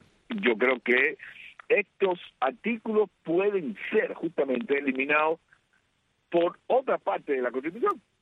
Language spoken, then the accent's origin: Spanish; Cuba; no respetan mis derechos como individuo, como persona y como cubano.